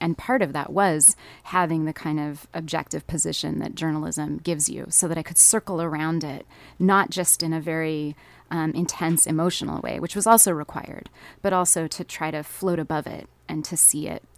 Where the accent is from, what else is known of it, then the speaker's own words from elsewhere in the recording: Tacoma, Washington, United States; now in Portland, United States; I'm from Tacoma, Washington, mm-hmm. originally.